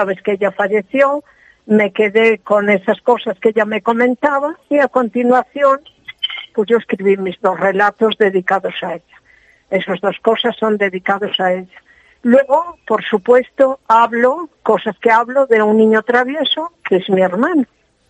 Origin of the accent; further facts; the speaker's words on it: Cambre, Galicia, Spain; en Galicia, en mi pueblo, en donde yo he nacido, en Cambre